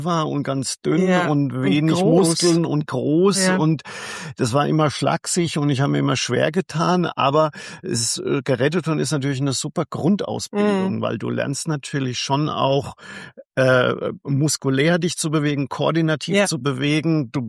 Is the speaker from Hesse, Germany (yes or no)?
no; Amorbach, Bavaria, Germany; weil mein Vater war Trainer von in Amorbach, diesem Kaff, wo ich herkomme